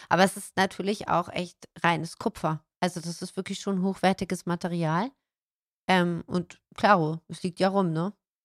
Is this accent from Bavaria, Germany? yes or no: no; Heilbronn, Baden-Württemberg, Germany; born there; Meine Geburtsstadt, Heilbronn.